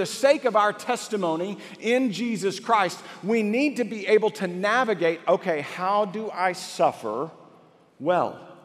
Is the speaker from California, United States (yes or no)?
no; Waco, Texas, United States; I grew up in Waco, and we went fishing in a nearby small town just outside of Waco there